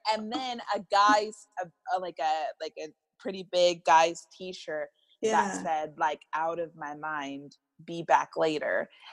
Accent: California, United States; but we're from the Bay Area, so it's always cold, you know?

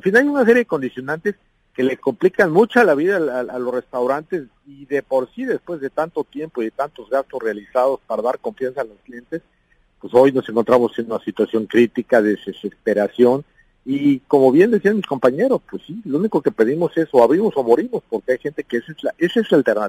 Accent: Mexico; en medio de esta pandemia, como mexicanos, y quitarnos las banderas

